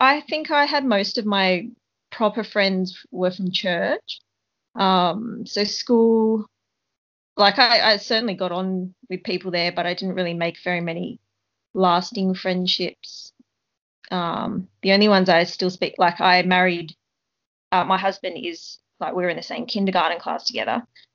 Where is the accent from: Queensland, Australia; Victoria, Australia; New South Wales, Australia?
New South Wales, Australia; Sydney; born or raised there